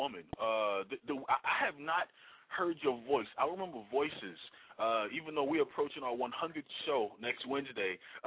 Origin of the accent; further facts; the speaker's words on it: United States; I'm only including myself because I am an American.